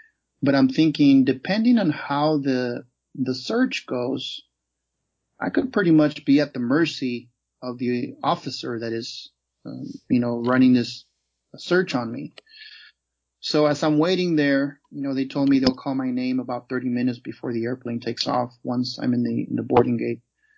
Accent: United States; Now they know that I'm an American, right?

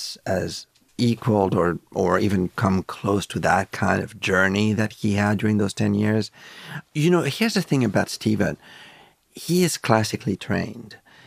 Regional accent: France; You know, it was interesting growing up in France. There was such an incredible access to films, period.

